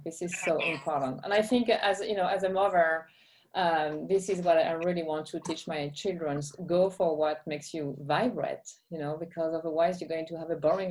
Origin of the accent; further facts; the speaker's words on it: Grand Est, France; I was born and raised in Champagne